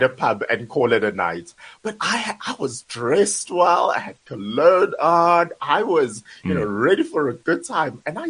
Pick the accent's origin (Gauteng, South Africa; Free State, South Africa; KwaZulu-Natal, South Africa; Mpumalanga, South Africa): KwaZulu-Natal, South Africa; Durban; And no offense to my hometown, I love Durban